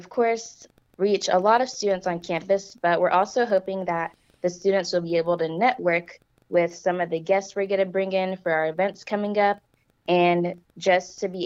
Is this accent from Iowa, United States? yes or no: no; Cookeville, Tennessee, United States; I am from Cookeville, and I came to Tennessee Tech because I love the community, and of course, I'm from Cookeville, and so I heard a lot about it growing up.